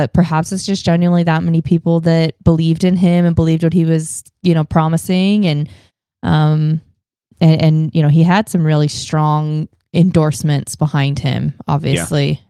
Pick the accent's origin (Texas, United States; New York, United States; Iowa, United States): Texas, United States; Dallas; You know, I grew up in Dallas going to the museum, you know, it happened there in Dallas.